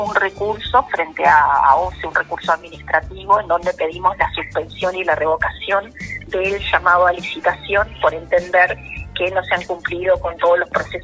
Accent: Uruguay; Tiene que ver con lo que como ciudadanos uruguayos votamos en el año 2004

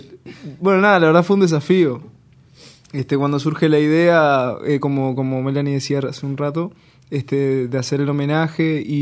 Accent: Bella Unión, Artigas, Uruguay; en verdad yo vengo de Bella Unión, de Artigas

